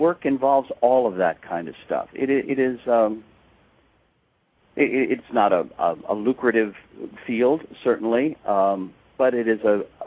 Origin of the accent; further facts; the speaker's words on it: Wisconsin, United States; That Judy had made other movies that were on the Milwaukee Late Show. I grew up in Wisconsin.